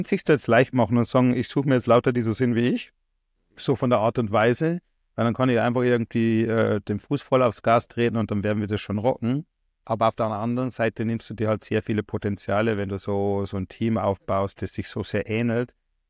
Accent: Bavaria, Germany; Man hört schon, ich komme nicht aus dem Norden Deutschlands, sondern eher aus dem Süden, aus Niederbayern, nähe Passau.

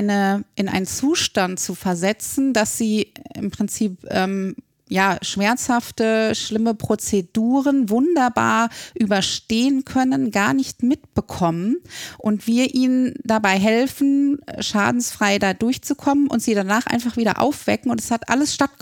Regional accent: Marburg, Hesse, Germany; also born or lived in Remscheid; Ich bin gebürtig aus NRW, ich bin in Remscheid geboren und dann aber relativ früh nach Marburg gezogen und dort dann aufgewachsen und dann hat mich die ZVS nach Gießen geschickt zum Studium.

